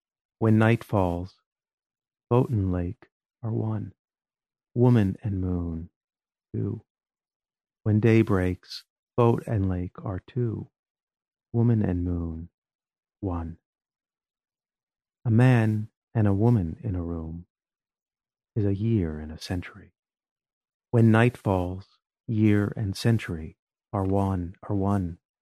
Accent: Montreal, Quebec, Canada; born there; Yes, and I was born in Montreal.

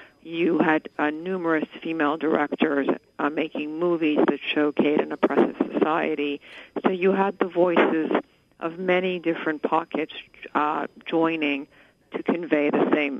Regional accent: Iran; moved away; as a woman born and raised in Iran and who left at the cusp of the 1979 revolution, as an Iranian woman myself

